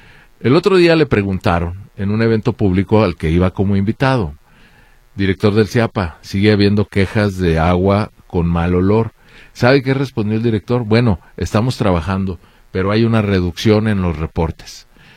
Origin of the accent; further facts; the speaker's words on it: Torreón, Coahuila, Mexico; now in Guadalajara, Mexico; soy de Torreón, Coahuila, tengo tiempo viviendo en Guadalajara